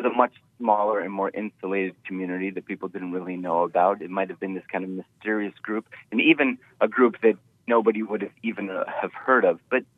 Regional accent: Jerusalem, Jerusalem District, Israel; also born or lived in Canada; I was born in Canada, and then I moved to Israel when I was four years old with my parents, and they went there to found the King of Kings community in Jerusalem, an international church but with a messianic focus. And I've lived there since I was 4 years old.

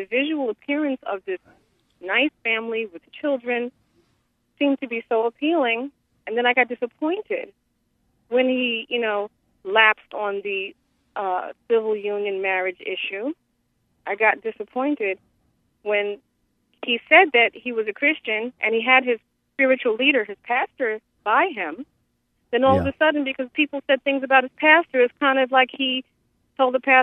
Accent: Brooklyn, New York, United States; I'm from Brooklyn. I'm a mom of three. I'm divorced, but I do have traditional values.

